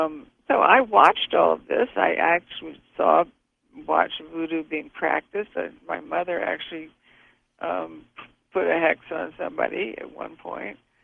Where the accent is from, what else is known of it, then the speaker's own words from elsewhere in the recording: Savannah, Georgia, United States; also born or lived in all over the world; of course I lived all over the world. I never lived in one place longer than a year and a half. But I'm from Savannah, Georgia, and my mother's from a small town outside of Savannah called Statesboro.